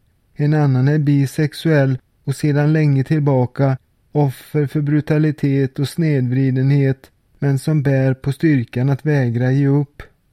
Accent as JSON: {"language": "Swedish", "town": "Alingsås", "region": "Västra Götaland County", "country": "Sweden", "tie": "born or raised there", "also_born_or_lived": "Borås / Skövde / Vänersborg", "said": "jag föddes på BB i Borås den 25 april 1966. Sedan växte jag upp i idylliska vackra trästan Alingsås i västra Sverige. I mitt vuxna liv har jag också bott flera år i Skövde, Borås och Vänersborg."}